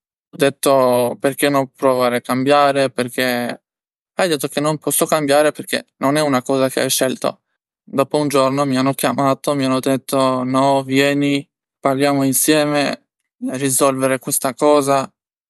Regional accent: Albania; Italian is a second language; 25 anni, vengo da Albania.

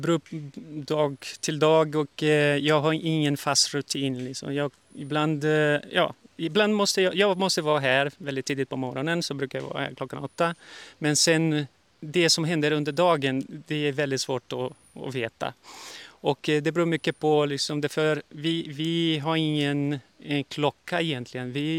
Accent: Brazil; also born or lived in Sweden; nu är det jag tillbaka då i Brasilien. Därför det är också mitt hemland som Sverige. Och nu är jag här. Har ju varit här sedan mars i år.

